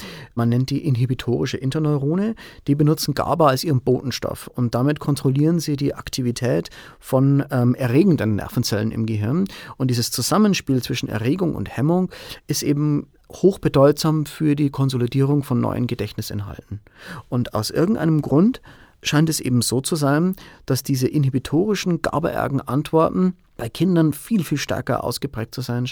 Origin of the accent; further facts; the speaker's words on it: Bavaria, Germany; Also ich komme ursprünglich aus der Oberpfalz, meine Familie lebt hier